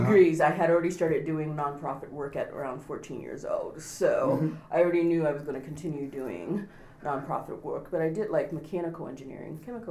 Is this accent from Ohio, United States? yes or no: yes; Warren, Ohio, United States; I grew up in Warren, Ohio. Northeast corner of mm-hmm. Ohio, kind of between Cleveland and Pittsburgh, pretty much.